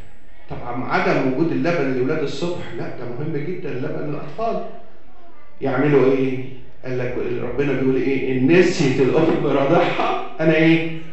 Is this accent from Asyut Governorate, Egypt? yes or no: yes; Asyut, Asyut Governorate, Egypt; كان في ملجا عندنا في مصر في اسيوط